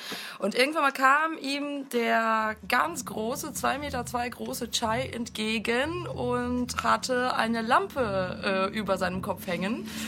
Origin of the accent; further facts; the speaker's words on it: Bochum, North Rhine-Westphalia, Germany; Ich komme aus dem Herzen von Bochum.